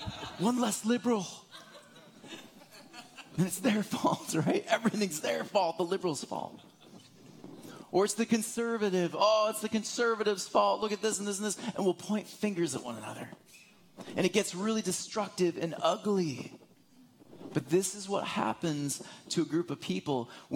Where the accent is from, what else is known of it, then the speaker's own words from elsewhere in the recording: Michigan, United States; I grew up in Michigan. I'm going to be going back there next week, actually, to visit.